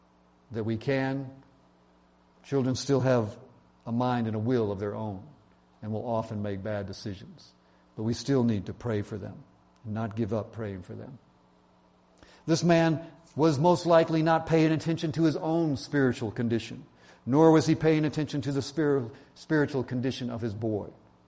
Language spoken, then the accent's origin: English; Georgia, United States; now in California, United States; Maybe you've never seen this here in Southern California, but I grew up in Georgia. It rains a lot